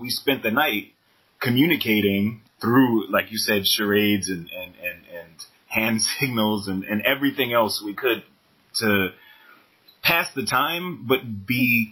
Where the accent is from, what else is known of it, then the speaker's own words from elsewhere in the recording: United States; Well, I'm American.